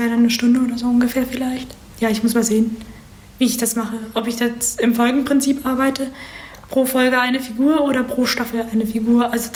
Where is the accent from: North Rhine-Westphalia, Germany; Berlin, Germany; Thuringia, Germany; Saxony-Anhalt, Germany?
Berlin, Germany; ich komme aus Berlin.